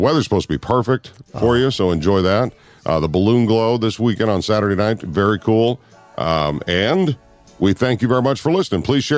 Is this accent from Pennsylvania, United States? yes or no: no; Minnesota, United States; Oh, yeah, of course. I grew up in Minnesota. I got hooked all the time.